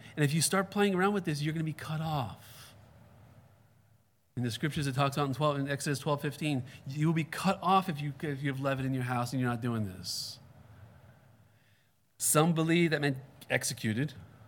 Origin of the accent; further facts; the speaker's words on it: New York, United States; Look, I have the Jewish background. I'm from New York. I have part Russian in me. I'm stubborn in two different continents.